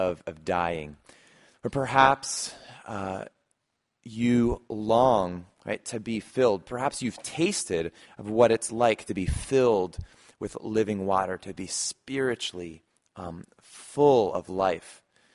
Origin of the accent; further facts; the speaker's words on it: New Jersey, United States; We grew up in the Pine Barrens, and we go hiking and camping out there all the time.